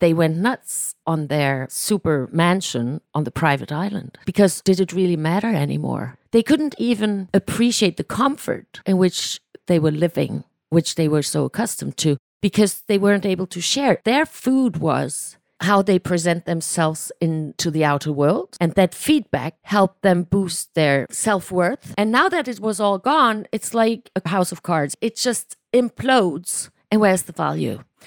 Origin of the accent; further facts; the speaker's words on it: Germany; I was born and raised in Germany. My mother was German. My father was Hungarian. They fell in love in the south of Germany at Lake Constance